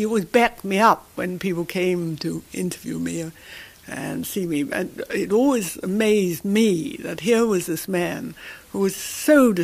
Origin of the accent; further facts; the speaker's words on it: Crowborough, South East England, United Kingdom; Oh, I grew up at Crowborough in Sussex, which was my father and mother's house.